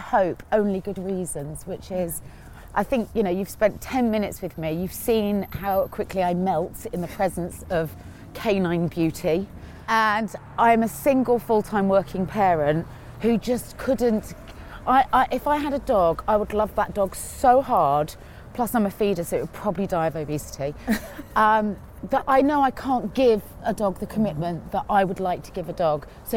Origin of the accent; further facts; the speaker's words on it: Cheltenham, South West England, United Kingdom; Yep, I'm born and raised in Cheltenham in Gloucestershire, which sounds terribly fancy.